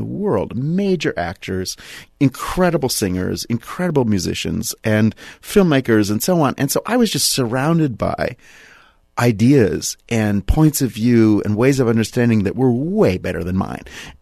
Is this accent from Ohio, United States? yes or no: no; Pittsburgh, Pennsylvania, United States; And for me, the thrill was, you know, growing up in Pittsburgh, going to the Carnegie Museum